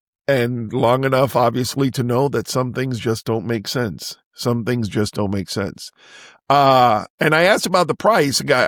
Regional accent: Florida, United States; now in Savannah, United States; I'm not a connoisseur because I'm from South Florida where we didn't do such stuff with lobster.

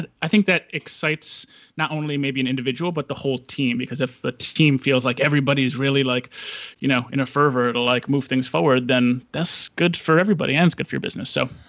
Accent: Washington, United States; I'm from Washington, so two great years of RG3

